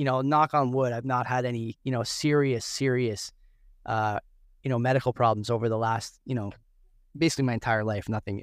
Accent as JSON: {"language": "English", "country": "Canada", "said": "And it's sad to see, man, as a Canadian."}